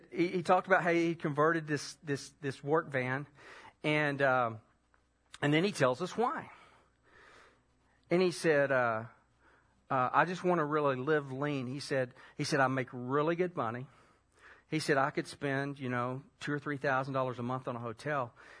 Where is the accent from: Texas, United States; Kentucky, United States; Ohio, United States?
Texas, United States; Keller; You know, I'm from Keller.